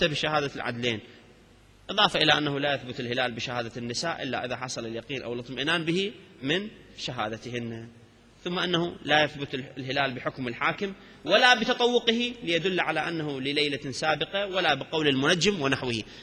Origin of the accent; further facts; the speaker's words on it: Qatif, Eastern Province, Saudi Arabia; عندنا بالقطيف أو بالمناطق الشرقية من السعودية، وهي مناطق الشيعية في العام الأغلب